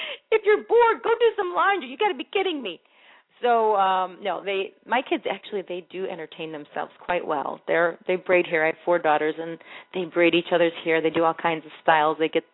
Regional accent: Illinois, United States; I grew up on the Northwest Side, so I'm a loyal Cubs fan.

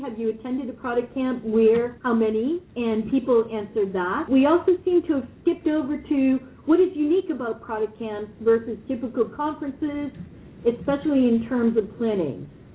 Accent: Boston, Massachusetts, United States; I'm from Boston, and New York City is a distinct experience unto itself.

